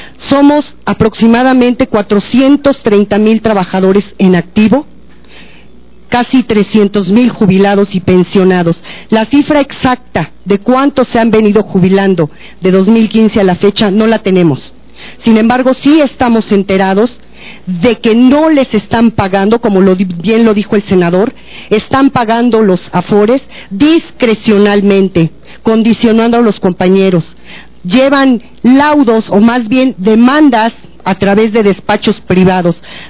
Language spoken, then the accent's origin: Spanish; State of Mexico, Mexico; Soy del Estado de México.